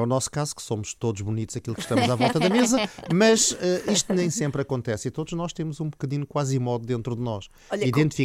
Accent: Lisbon, Portugal; eu cresci ali, portanto, eu nasci ali perto, eu nasci no Príncipe Real, andei muito para aquelas bandas

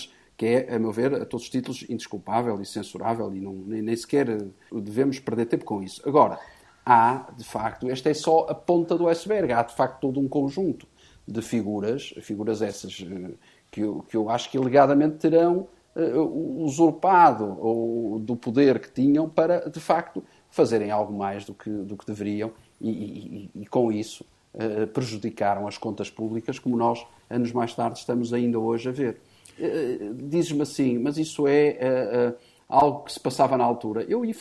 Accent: Portugal; de nós enquanto portugueses

